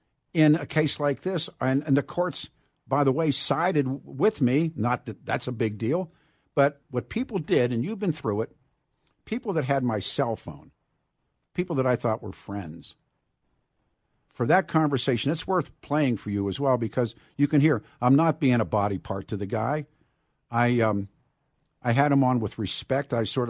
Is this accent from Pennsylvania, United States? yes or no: yes; Pittsburgh, Pennsylvania, United States; I mean, I grew up in Pittsburgh. I mean, it speaks for itself.